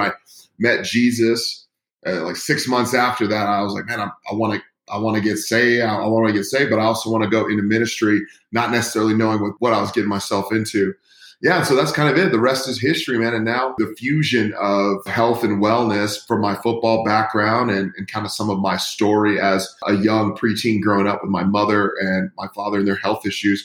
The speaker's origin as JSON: {"language": "English", "town": "San Francisco", "region": "California", "country": "United States", "tie": "born or raised there", "said": "Yeah, well, I'm a guy from San Francisco. I grew up, born and raised in the Bay Area"}